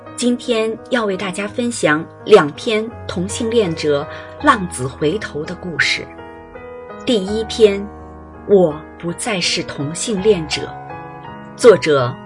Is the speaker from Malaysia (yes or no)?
yes; Malaysia; 小时候在马来西亚刚有彩色电视机时，大家都围着看，小孩子当然更觉新奇